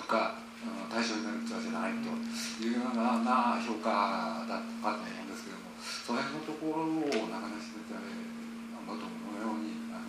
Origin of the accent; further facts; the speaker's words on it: Yanagawa, Fukuoka, Japan; 私柳川出身なのでですね